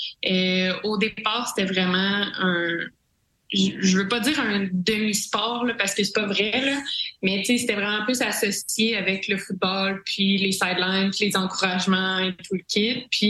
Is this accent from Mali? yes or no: no; Granby, Quebec, Canada; also born or lived in Saint-Hyacinthe / Ottawa; now in Sherbrooke, Canada; En fait, moi, je suis née à Saint-Hyacinthe, j'ai grandi à Granby, j'ai fait mon université à Ottawa, puis je suis rendue à Sherbrooke, fait que je me promène beaucoup. J'ai 29 ans